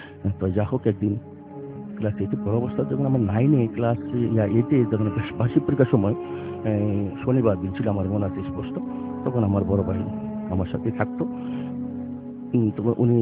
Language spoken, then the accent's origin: Bangla; Narayanganj, Dhaka Division, Bangladesh; আমি নারায়ণগঞ্জ সারাহাপার থেকে এসেছি